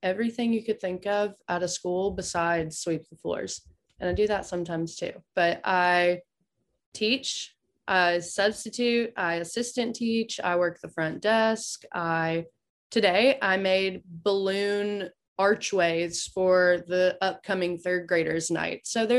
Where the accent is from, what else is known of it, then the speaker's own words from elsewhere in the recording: Auburn, United States; my mom helps run an organization in my hometown, which happens to be Auburn